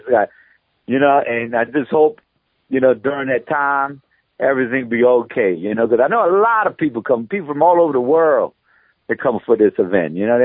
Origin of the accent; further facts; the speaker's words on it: New Orleans, Louisiana, United States; It's in New Orleans. Right in my hometown, a few blocks away from my the warehouse.